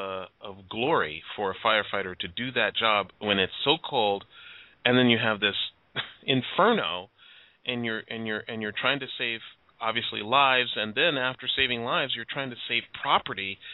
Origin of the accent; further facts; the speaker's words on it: Chicago, Illinois, United States; I'm from Chicago, and one of the worst kinds of events I can imagine is a fire in the middle of the winter